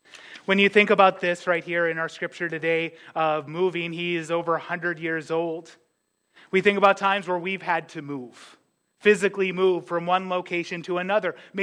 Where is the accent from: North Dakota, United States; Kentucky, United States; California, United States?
North Dakota, United States; Ellendale; also born or lived in Dubuque, Iowa; that was longer than even my hometown of Ellendale, North Dakota.